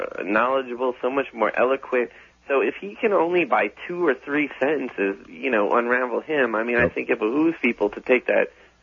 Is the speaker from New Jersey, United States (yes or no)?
yes; New Jersey, United States; Well, you know, look, I'm from the New York, New Jersey area.